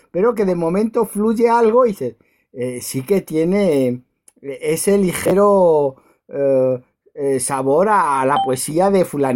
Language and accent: Spanish; Aranjuez, Community of Madrid, Spain; saben que soy de Aranjuez y una ciudad como Aranjuez en este momento está sin biblioteca.